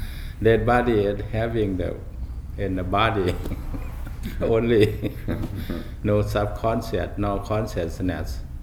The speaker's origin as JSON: {"language": "English", "country": "Thailand", "tie": "born or raised there", "second_language": "English", "said": "My background is from I was born in Thailand. I was born for in the jungle, in the forest, in the village, small village, yeah."}